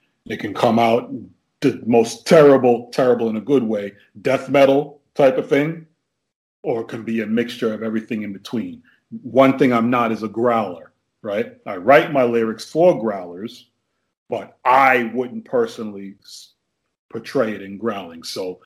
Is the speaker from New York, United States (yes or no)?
yes; Bronx, New York, United States; I was born in the Bronx and grew up and came through.